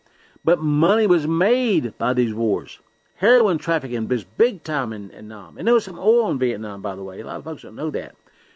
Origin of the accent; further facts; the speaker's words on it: United States; Because I'm American, right? And I grew up saluting the flag and all these things that we just grew up doing.